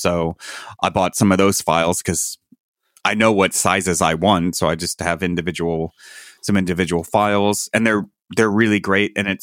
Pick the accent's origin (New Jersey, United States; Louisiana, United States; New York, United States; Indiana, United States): Indiana, United States; also born or lived in California; I grew up in Southern Indiana and lived in California for a long time.